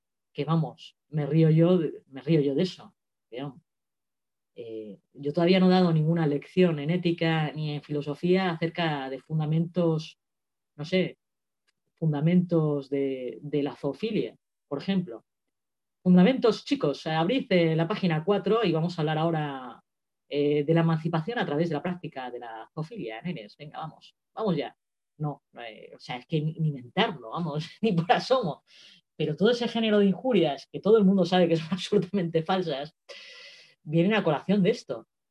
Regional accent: Spain; Yo lo único que puedo hacer es decir es como española, ¿no?

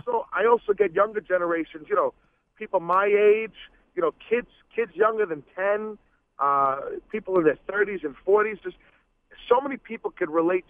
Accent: Long Island, New York, United States; I'm from Long Island.

